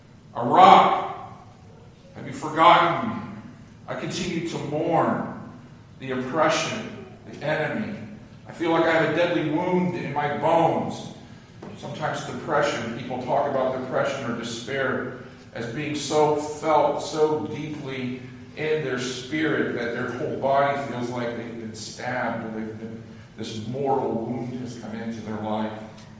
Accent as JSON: {"language": "English", "town": "Clearwater", "region": "Florida", "country": "United States", "tie": "born or raised there", "said": "I grew up in Clearwater as a kid."}